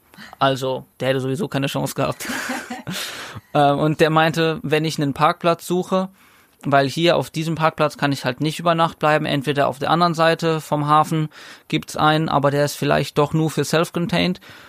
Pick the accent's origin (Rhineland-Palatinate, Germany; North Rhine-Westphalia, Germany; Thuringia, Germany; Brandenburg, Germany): Rhineland-Palatinate, Germany; Neuwied; Ich will ja auch meine Heimatstadt gar nicht schlecht reden und ich liebe es und es ist halt Heimat und ich finde es trotzdem schön.